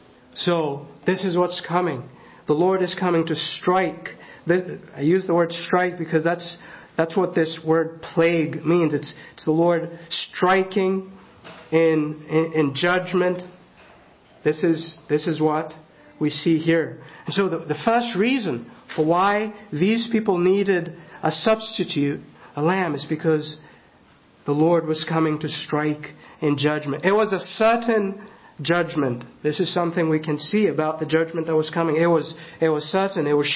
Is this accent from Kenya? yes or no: yes; Kenya; I grew up in Kenya, and in the village it was not infrequent sometimes to hear a wail in the middle of the night.